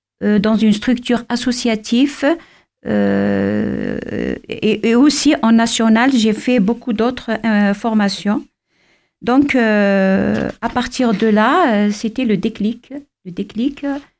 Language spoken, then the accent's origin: French; Algeria; Je suis kinésithérapeute retraitée dans mon pays d'origine qui est l'Algérie.